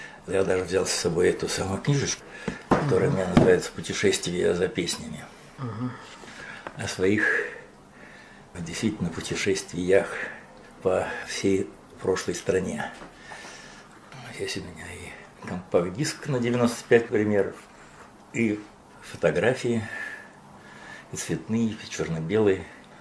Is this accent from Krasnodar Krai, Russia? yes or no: no; Moscow, Russia; войну я провел в Москве. Я родился в Москве, всю войну провел в Москве. Но я был маленьким человечком тогда